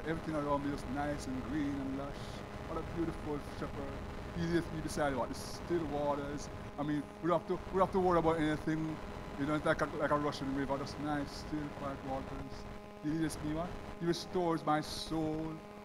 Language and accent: English; Jamaica; I'm from Jamaica.